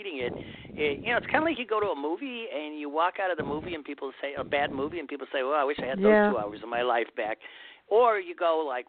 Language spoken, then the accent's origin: English; Cleveland, Ohio, United States; So I grew up in Cleveland, Ohio, suburban Cleveland, Ohio, really nice, crime-free suburban neighborhood